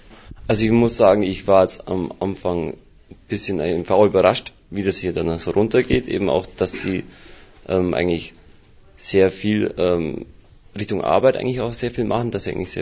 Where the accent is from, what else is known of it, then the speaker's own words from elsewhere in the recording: Bavaria, Germany; Ich komme eben aus dem Augsburger Umland